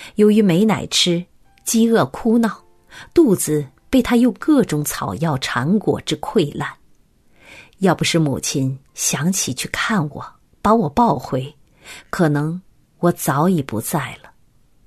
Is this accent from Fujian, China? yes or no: yes; Fujian, China; now in Maryland, United States; 我的外婆则带着年幼的3个女儿留守在福建老家。